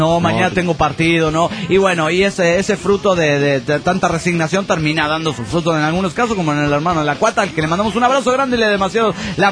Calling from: New York, United States; de New York.

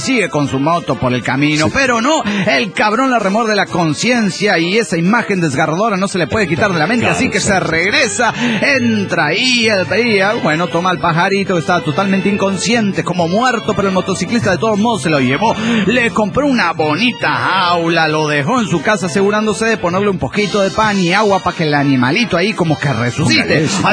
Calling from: Durango, Mexico; Soy el piromaníaco de Durango.

